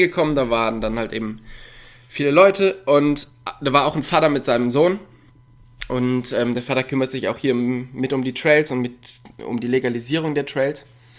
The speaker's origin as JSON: {"language": "German", "town": "Cologne", "region": "North Rhine-Westphalia", "country": "Germany"}